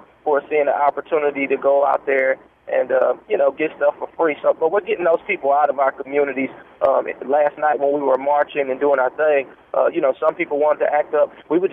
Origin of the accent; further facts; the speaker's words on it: Berkeley, Missouri, United States; I'm from Berkeley, and that's about 3 miles away from Ferguson. My high school is actually in Ferguson.